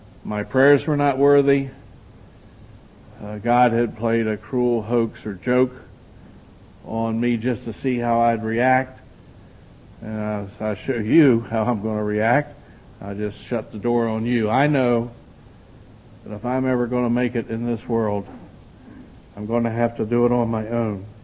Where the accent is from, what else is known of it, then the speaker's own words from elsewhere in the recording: Hagerstown, Maryland, United States; Maryland, I'm from Hagerstown, Maryland, and we have a little sliver of Atlantic seaboard where we have a resort community